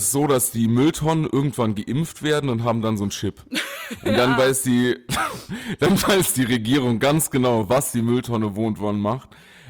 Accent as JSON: {"language": "German", "region": "Saarland", "country": "Germany", "said": "Ich komme aus dem Saarland."}